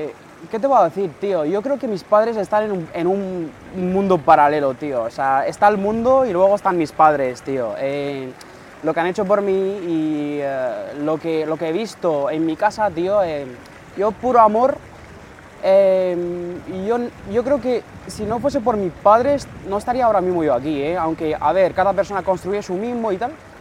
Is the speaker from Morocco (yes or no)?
yes; Morocco; porque soy marroquí, ¿no? Entonces se lee más bien en francés, ¿sabes?